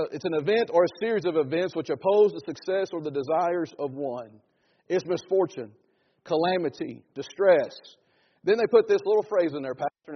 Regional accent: North Carolina, United States; Now, I was raised in North Carolina. And one thing in North Carolina that my mama and granddaddy and grandmama and all of them taught me was this.

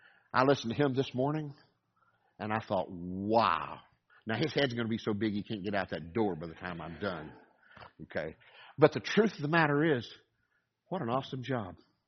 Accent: Texas, United States; I grew up in Texas, and it's always amazing to a lot of people that have never been around Spanish speakers

